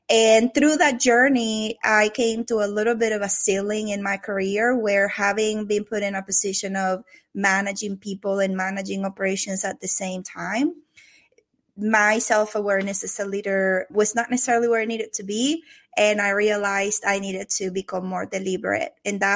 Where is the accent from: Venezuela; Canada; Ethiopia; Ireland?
Venezuela; English is a second language; moved away as an adult; now in United States; I'm Venezuelan, so you're going to hear an accent from me all throughout our conversation. I was born and raised in South America. I came to the United States in 2001, so I've been here about 22 years altogether.